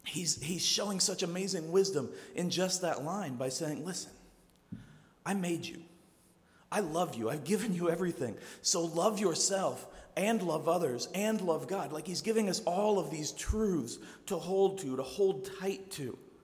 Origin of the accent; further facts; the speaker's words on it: Bloomington, Indiana, United States; I'm from Indiana. And so I am a gigantic IU fan. Like, legit, beyond anything you can imagine, IU fan. That is, I was actually born in Bloomington. I lived near Bloomington my whole life.